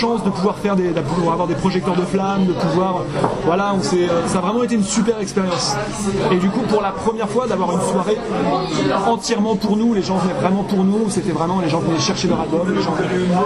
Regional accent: Normandy, France; vu qu'on est de là-bas, on est de Normandie.

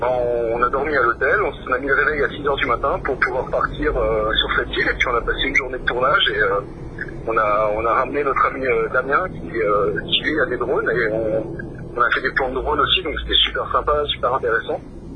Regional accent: Cernay, Grand Est, France; Nous, on vient de Cernay à la base.

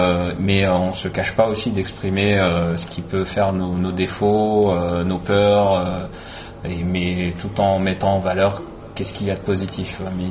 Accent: Algeria; now in Paris, France; nous avons grandi en Algérie, on est venu s'installer en France.

